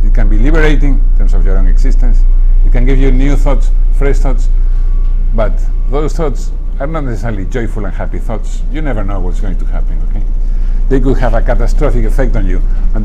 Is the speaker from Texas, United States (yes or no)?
yes; Texas, United States; I don't know, I come from Texas